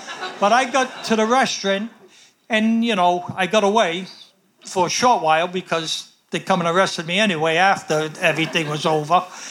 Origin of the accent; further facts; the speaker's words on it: Rhode Island, United States; but I was from Rhode Island, so I knew it.